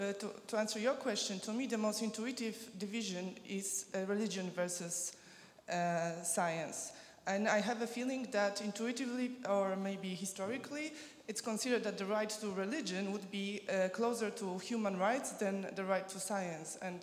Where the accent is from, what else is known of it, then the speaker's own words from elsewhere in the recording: Poland; So I'm from Poland